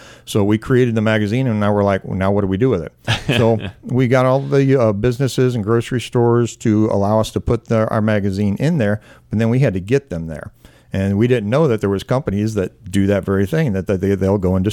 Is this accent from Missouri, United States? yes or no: yes; Missouri, United States; I grew up in North County, as many of us, you know, in this area did.